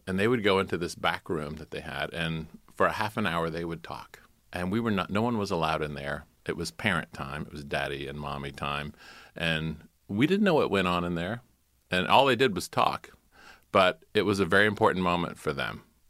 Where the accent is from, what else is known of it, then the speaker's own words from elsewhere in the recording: South Carolina, United States; So my family I'm from South Carolina, and there's a rich hit tradition of being in newspapers.